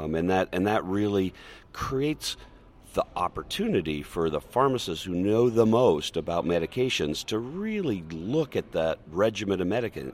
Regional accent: Boone, United States; Yeah, I grew up in Boone. My dad was the hospital administrator in Boone, so I started working at my dad's hospital when I was 12 or 13

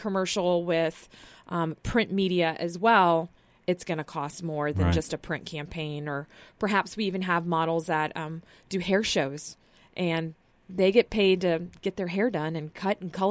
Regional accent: Florida, United States; I do. I mean, I'm from Florida, so that, you know, that helps.

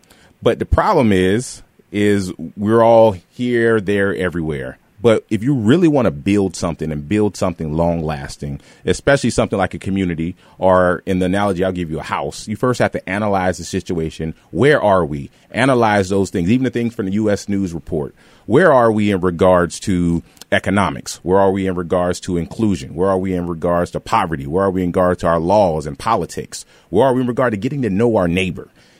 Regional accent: South Carolina, United States; also born or lived in Iowa; I'm from South Carolina, and coming from Iowa to South Carolina, I do see there is some good here, much better, especially for a black person like me leaving the South, coming to the Midwest.

